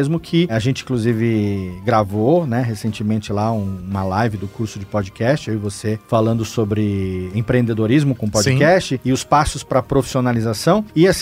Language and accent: Portuguese; Serra Negra, São Paulo, Brazil; moved away as an adult; eu sou do interior, sou de Serra Negra, né? Uma cidade pra qual eu voltei já tem 10 anos, depois de ter ficado 20 fora de lá. E saí de lá com 18. A minha família toda daquele interior lá.